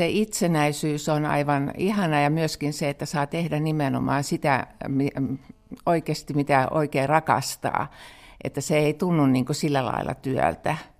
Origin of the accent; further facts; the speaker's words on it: Helsinki, Uusimaa, Finland; mä olen sitten paljasjalkainen helsinkiläinen, joka on tullut sitten tänne